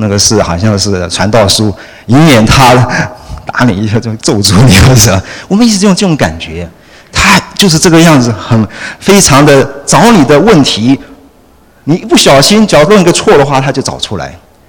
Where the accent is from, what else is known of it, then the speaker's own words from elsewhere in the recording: China; 德国人呢他们也有点像我们中国人